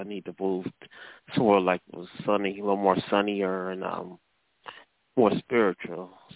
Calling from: Cleveland, Ohio, United States; I'm calling from Cleveland

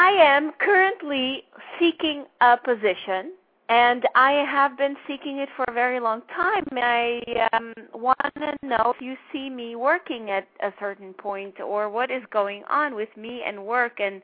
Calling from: New York, United States; I am from New York.

